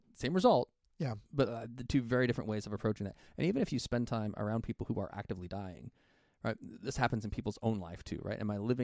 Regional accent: Dayton, Ohio, United States; There's a church in my hometown, Dayton, Ohio.

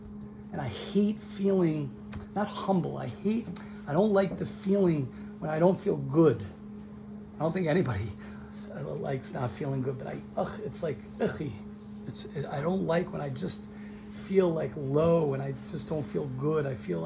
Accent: Baltimore, Maryland, United States; Where are you from? Maryland. Baltimore. And it's Baltimore, Baltimore. Baltimore. That's where I'm from.

